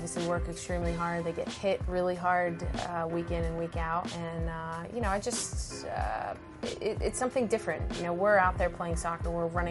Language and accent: English; New Jersey, United States; Growing up in New Jersey, I'm at the, you know, southern part of New Jersey, so I am an Eagles fan